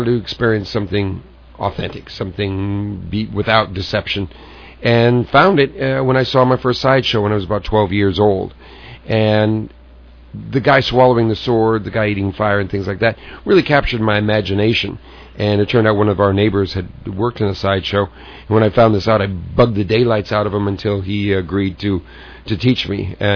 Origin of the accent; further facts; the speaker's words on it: California, United States; I was just a kid growing up in Southern California